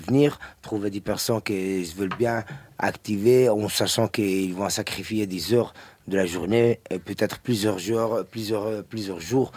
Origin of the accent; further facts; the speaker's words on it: Italy; also born or lived in Morocco; je suis né au Maroc, grandi en Italie, j'ai vécu dans différents pays